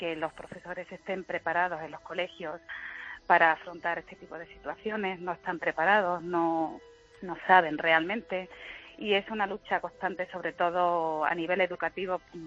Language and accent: Spanish; Cáceres, Extremadura, Spain; somos de la comunidad extremeña, somos de Cáceres